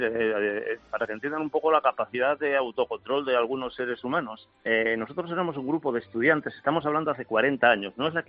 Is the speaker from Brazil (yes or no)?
no; Santander, Cantabria, Spain; y nosotros que somos de Santander decidimos poner un 2 en aquella quiniela.